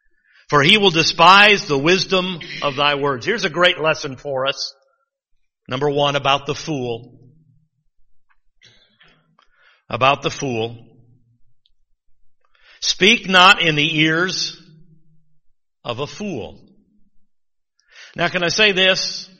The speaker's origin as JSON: {"language": "English", "region": "Michigan", "country": "United States", "accent": "Michigan", "said": "My Michigan accent throws you off."}